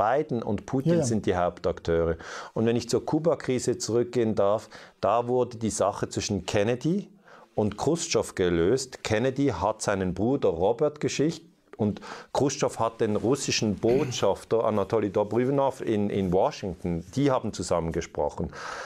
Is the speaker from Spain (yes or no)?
no; Switzerland; mich als Schweizer wichtige Frage.